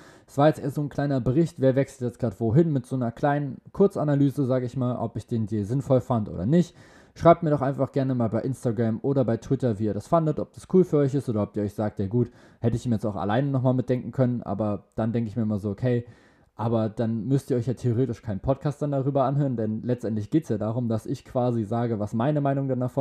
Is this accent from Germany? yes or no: no; Spain; German is a second language; schön für Spanien, für mein Heimatland, kann ich das ja mal mitmachen